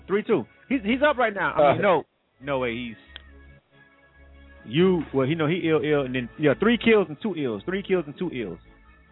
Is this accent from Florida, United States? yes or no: yes; Florida, United States; I'm from Florida, so I already know about the Florida sound and the whole South Florida joint